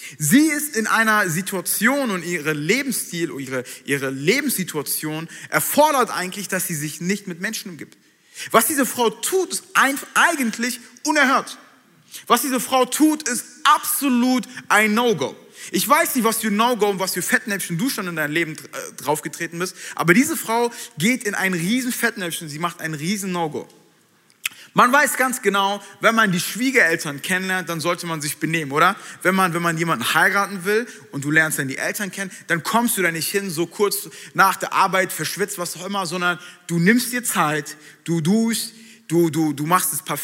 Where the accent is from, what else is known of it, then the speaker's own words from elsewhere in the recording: Frankfurt, Hesse, Germany; Und zwar in der Gegend, wo ich gelebt habe oder wo ich aufgewachsen bin, in Frankfurt